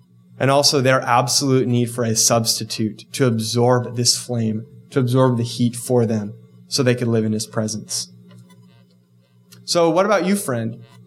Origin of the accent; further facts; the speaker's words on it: Bakersfield, California, United States; I grew up in Bakersfield.